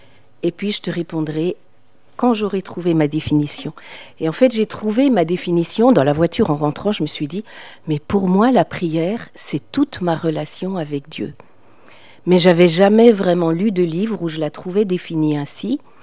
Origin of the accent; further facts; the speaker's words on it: France; En tant que Français, on a un petit peu de mal avec le mot discipline.